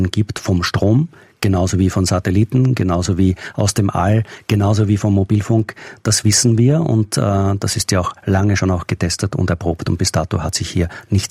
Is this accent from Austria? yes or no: yes; Austria; Und das weiß ich natürlich als Österreicher.